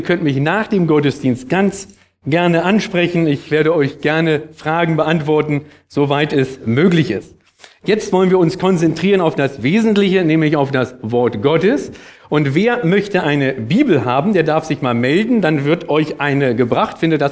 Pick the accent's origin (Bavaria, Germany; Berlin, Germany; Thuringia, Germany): Berlin, Germany; now in Hanover, Germany; Dort lebe ich auch schon 15 Jahre. Ursprünglich komme ich aus Berlin.